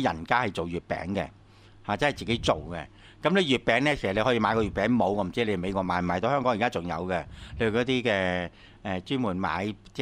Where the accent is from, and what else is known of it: Guangdong, China